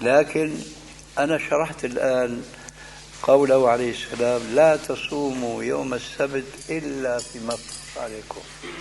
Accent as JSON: {"language": "Arabic", "country": "Syria", "said": "بس بدنا كما يقولون عندنا في الشام بدنا نسطح"}